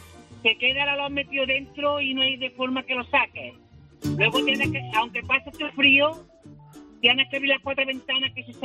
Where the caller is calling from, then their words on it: Córdoba, Andalusia, Spain; Soy taxista de Córdoba.